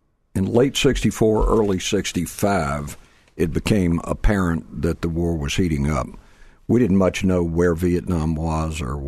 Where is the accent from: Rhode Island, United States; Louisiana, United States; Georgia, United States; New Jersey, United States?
Georgia, United States; Atlanta; Actually, I grew up in Atlanta and was a product of Grady High School in Atlanta